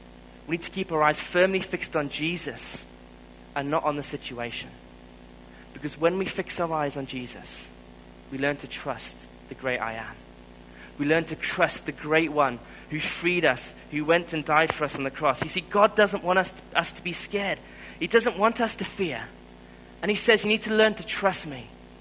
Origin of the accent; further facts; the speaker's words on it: South Africa; I'm a South African, brought up in South Africa.